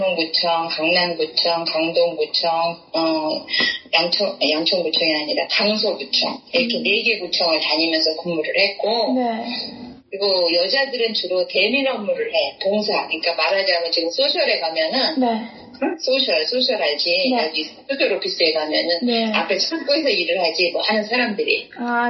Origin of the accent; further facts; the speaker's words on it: Seoul, South Korea; 나는 서울시 영등포에서 태어났는데